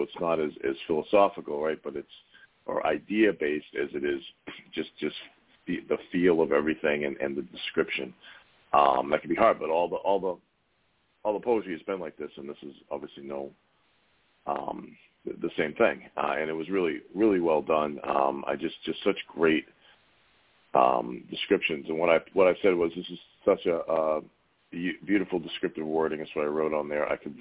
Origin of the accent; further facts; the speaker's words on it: United States; So me being an American and you being in Scotland, is it Celtic or Celtic?